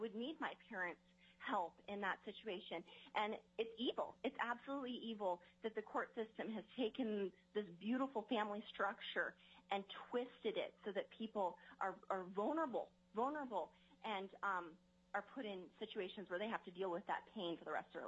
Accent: Alaska, United States; I grew up here in Alaska as a young woman.

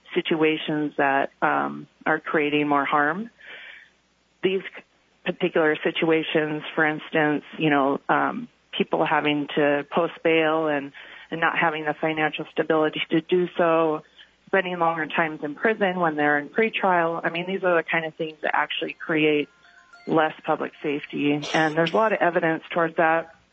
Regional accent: Juneau, Alaska, United States; I'm from Juneau, and I'm representing myself today.

